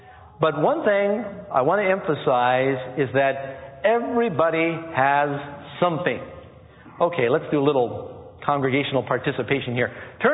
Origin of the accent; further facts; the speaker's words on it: New York City, New York, United States; When I was growing up in New York City, I lived in apartment buildings, two or three different apartment buildings